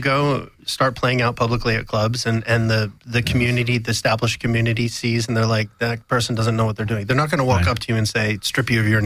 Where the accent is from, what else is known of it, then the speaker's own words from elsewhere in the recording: New York, United States; moved away as an adult; No, I'm from New York. I moved out here 8 years ago.